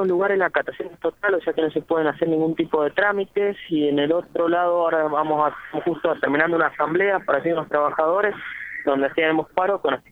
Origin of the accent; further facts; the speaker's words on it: Argentina; me siento como trabajador y como argentino